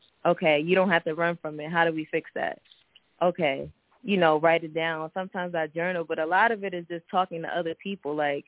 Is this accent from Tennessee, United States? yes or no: no; Brooklyn, New York, United States; also born or lived in Staten Island; I grew up in Brooklyn and also in Staten Island too